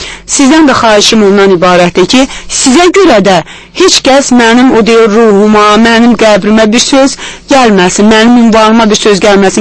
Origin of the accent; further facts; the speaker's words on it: Düz Qırıqlı, Tovuz District, Azerbaijan; born there; Mənim doğulduğum kəndisə bu Kür çayının düz kənarında yerləşdiyinə görə bizdə kənar sözünə qıraq da deyilər